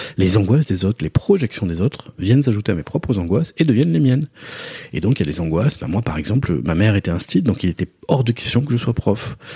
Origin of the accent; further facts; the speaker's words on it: Nouvelle-Aquitaine, France; Je viens du Pays Basque, bien sûr. Donc l'artiste, je suis né dans les années 70